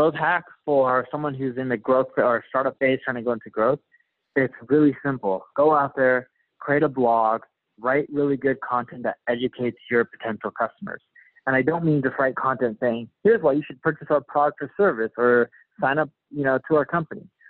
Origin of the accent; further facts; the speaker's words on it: United States; As an American, it's really difficult there.